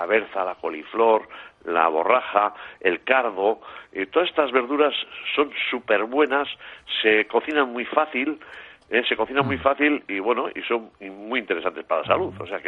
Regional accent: Aitona, Catalonia, Spain; Que yo también soy de Aitona, que yo tengo 13 nietos y voy para 75.

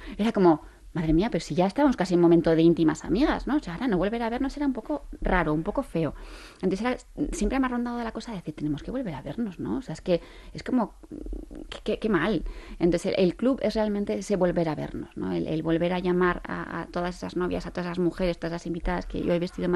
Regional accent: Bilbao, Basque Country, Spain; yo soy de Bilbao. Pero también mi vida está, se desarrolla mucho en Zaragoza, porque mi marido es de Zaragoza y yo voy mucho allí.

